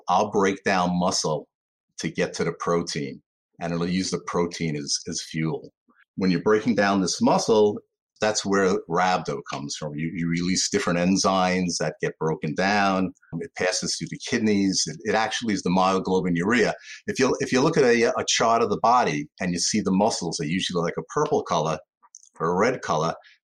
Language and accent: English; Brooklyn, New York, United States; now in Long Island, United States; And I didn't grow up here, but I grew up in East New York, Brooklyn.